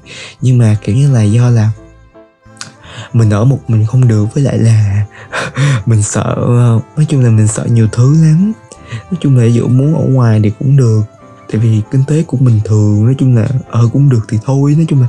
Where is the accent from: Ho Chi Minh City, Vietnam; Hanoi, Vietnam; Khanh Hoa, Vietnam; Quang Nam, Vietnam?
Ho Chi Minh City, Vietnam; mình lớn lên và được sinh ra ở thành phố Hồ Chí Minh